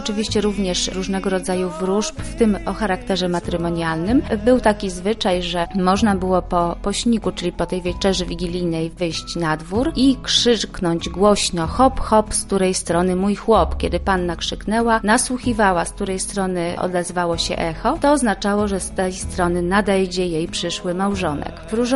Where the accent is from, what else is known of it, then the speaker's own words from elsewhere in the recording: Lublin Voivodeship, Poland; jedną z tradycyjnych potraw obecnych tutaj u nas na Lubelszczyźnie